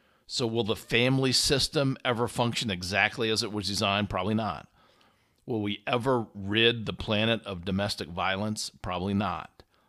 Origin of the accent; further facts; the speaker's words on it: Indiana, United States; Again, I'm from Indiana, so I'm a Colts fan.